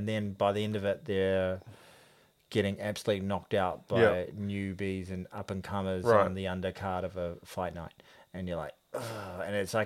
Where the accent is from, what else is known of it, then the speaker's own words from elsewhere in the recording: New Zealand; As a New Zealander, I judge international teams on how well they do against my team.